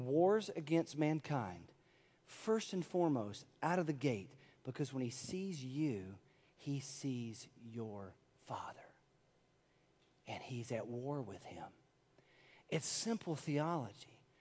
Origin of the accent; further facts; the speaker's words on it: Elizabethtown, United States; Now, when I was a 17-year-old kid growing up in Elizabethtown to the east, I had a friend who was sharing gospel tracts with me.